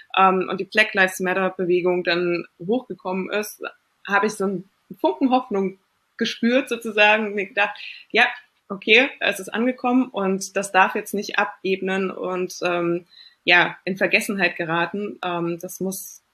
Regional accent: Frankfurt, Hesse, Germany; now in Rödermark, Germany; ich bin 30 Jahre alt, komme gebürtig aus Frankfurt, lebe jetzt in Rödermark, das ist ein Vorort von Frankfurt.

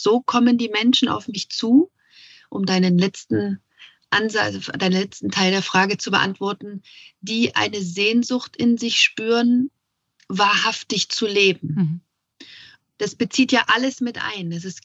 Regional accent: East Germany, Germany; Ich bin in der DDR groß geworden

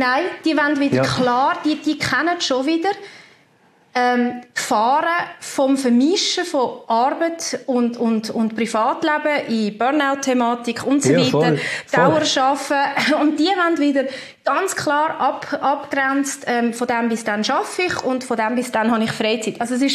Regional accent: Switzerland; auch bei uns in der Schweiz, respektive um ihre Lebensgrundlagen, immer wieder jeden Monat mit kämpfen.

